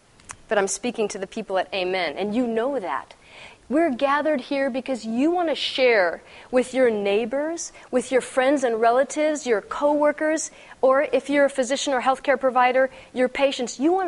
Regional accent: Texas, United States; I'm from Texas. I'm preaching to me, okay?

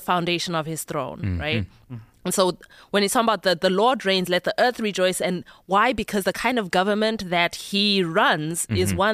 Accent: Zimbabwe; I'm from Zimbabwe.

